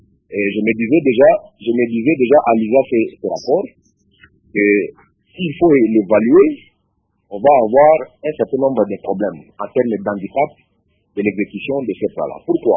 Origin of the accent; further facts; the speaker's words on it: Ituri, DR Congo; lorsque je rentre chez moi en Ituri